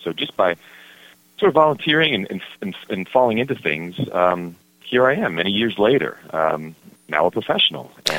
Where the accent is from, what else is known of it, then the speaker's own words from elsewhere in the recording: Connecticut, United States; I was one of those kids that I grew up in Connecticut, and there was woods behind my house